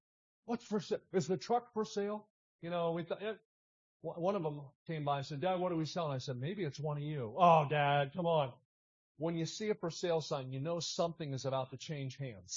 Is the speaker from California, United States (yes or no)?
no; New Jersey, United States; We grew up in South Jersey, and then my dad was a general contractor.